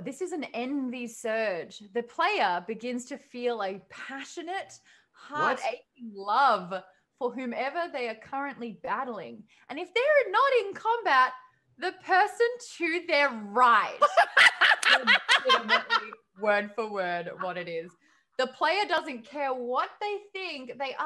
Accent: Australia; I'm Australian.

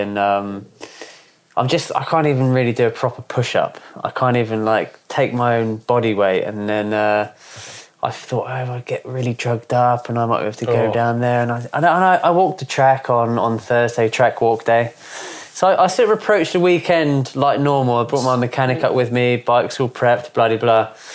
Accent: South East England, United Kingdom; I'm from Surrey

